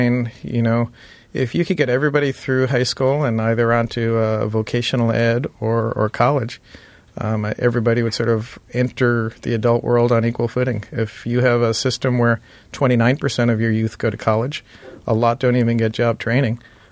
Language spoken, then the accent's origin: English; New York, United States; I grew up in New York in a foster home.